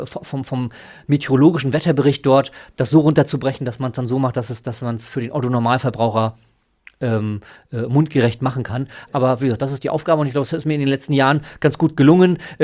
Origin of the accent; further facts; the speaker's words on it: Barth, Mecklenburg-Vorpommern, Germany; meine Mama und meine Schwester wohnen ja noch da und ich bin tatsächlich sehr gerne in Barth und auch sehr häufig dort und habe natürlich dann auch, weil es meine Heimatstadt ist, natürlich auch häufig von dort gesendet.